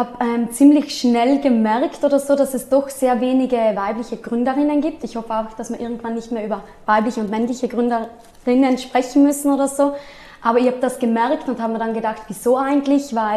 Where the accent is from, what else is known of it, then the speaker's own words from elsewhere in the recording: Trentino-Alto Adige, Italy; also Spitzname. Ich komme aus Südtirol, bin 28 Jahre alt, habe in Innsbruck internationale Wirtschaft studiert